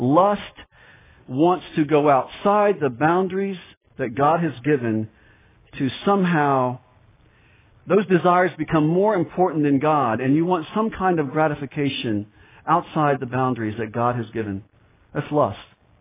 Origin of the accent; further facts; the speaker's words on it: United States; If there's something that's pleasurable, I as an American have a right to it.